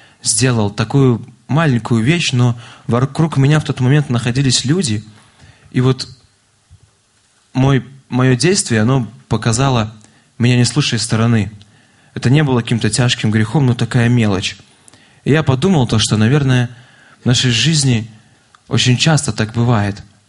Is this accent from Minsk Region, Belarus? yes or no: yes; Maladzyechna, Minsk Region, Belarus; Когда мы вообще сами из Молодечного уже представляли нас, я тоже родился, вырос там.